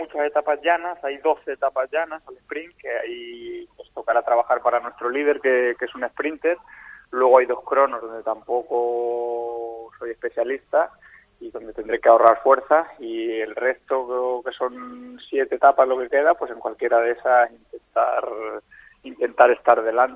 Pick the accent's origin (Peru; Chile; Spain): Spain; Este año somos solo 13 españoles